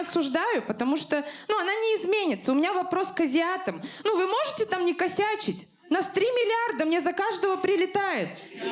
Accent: Kazakhstan; Ну просто я казашка

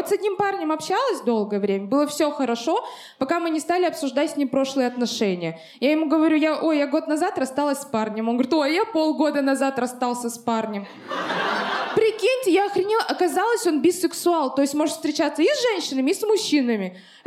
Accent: Russia; Мне обидно, я родилась и выросла в России.

